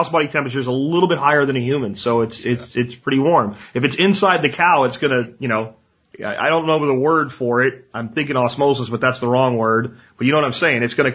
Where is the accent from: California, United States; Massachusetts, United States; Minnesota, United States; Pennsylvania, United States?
Pennsylvania, United States; I mean, I grew up in Pennsylvania. We always had generators because we lived in a place where power would frequently go out and stay out